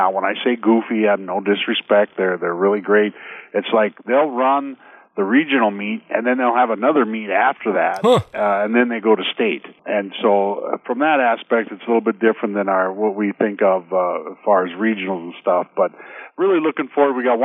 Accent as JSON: {"language": "English", "town": "Miles City", "region": "Montana", "country": "United States", "tie": "born or raised there", "said": "We order shirts out of Red Rock in Miles City, my hometown."}